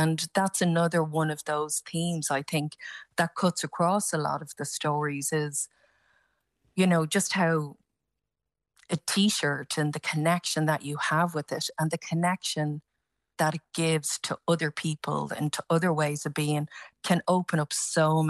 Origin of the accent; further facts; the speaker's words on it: Baldoyle, Leinster, Ireland; I was really fortunate, I think, growing up in Baldoyle, as were so many of us